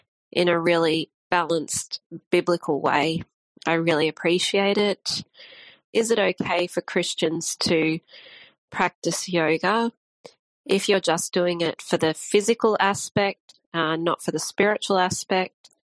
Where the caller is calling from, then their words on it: Australia; I'm from Australia.